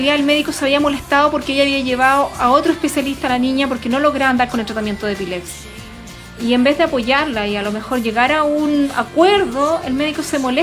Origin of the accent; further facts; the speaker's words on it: Santiago, Santiago Metropolitan Region, Chile; soy de Santiago, por lo tanto supone que cuento con más oportunidades.